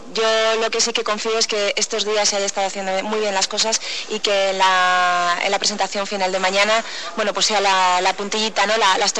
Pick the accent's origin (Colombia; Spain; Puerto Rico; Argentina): Spain; no subjetivamente solo como siendo españoles, sino objetivamente